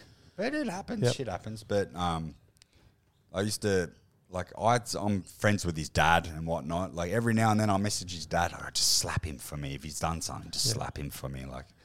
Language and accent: English; Victoria, Australia; I'm from Victoria.